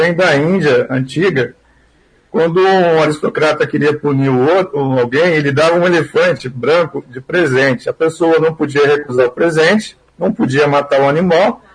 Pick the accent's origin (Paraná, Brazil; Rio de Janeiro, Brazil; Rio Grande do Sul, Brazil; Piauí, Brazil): Paraná, Brazil; Eu cresci na Vila Operária. A quadra em que eu morava, Jus, lá no fim da Vila Operária, na última rua, na rua Itapura